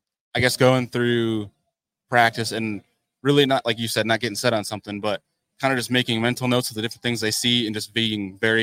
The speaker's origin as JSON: {"language": "English", "region": "New York", "country": "United States", "said": "see, as a New Yorker, I don't want that because I don't want more people coming up in April when it's that dumb."}